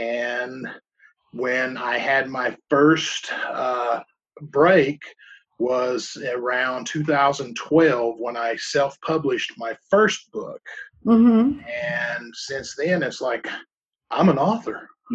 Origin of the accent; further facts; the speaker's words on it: the South, United States; I'm from the South, and we first came up here, and they said Squirrel Fest.